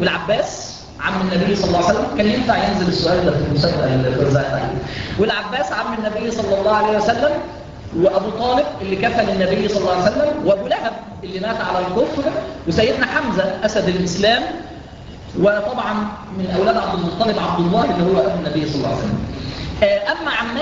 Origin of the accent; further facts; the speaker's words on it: Egypt; ان احنا مصريين لنا علاقه خاصه